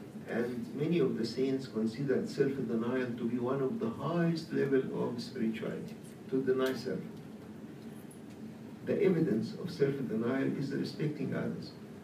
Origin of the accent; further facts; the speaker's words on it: Egypt; But by our nature, we came from Egypt, we respect people.